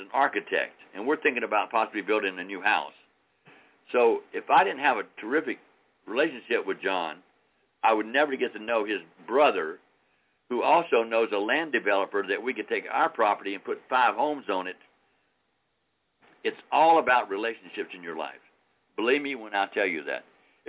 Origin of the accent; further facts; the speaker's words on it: Charleston, South Carolina, United States; We're from Charleston, South Carolina.